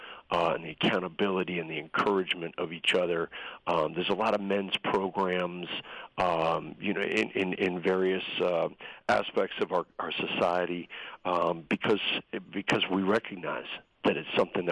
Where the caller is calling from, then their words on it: Kuwait; I'm calling from Kuwait.